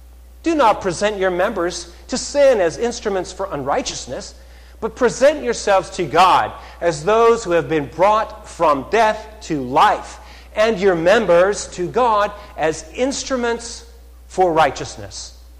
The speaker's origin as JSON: {"language": "English", "town": "Red Deer", "region": "Alberta", "country": "Canada", "tie": "born or raised there", "said": "You all know that I grew up in Red Deer, Alberta, Canada, out in the prairies. So when I was a kid, I used to like to go out hiking. Our house was right at the edge of town."}